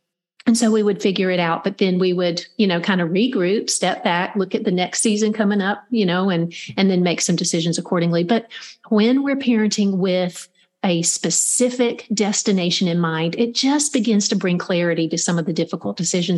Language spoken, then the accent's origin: English; Georgia, United States; I grew up in Middle Georgia and my grandfather was a farmer